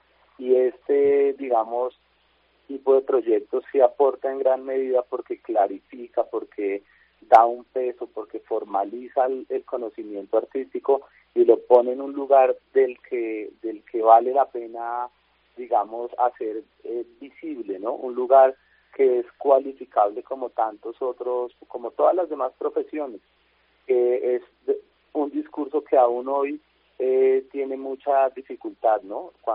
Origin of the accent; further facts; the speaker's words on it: Bogotá, Colombia; born there; lo digo como bogotano y bogotano de nacimiento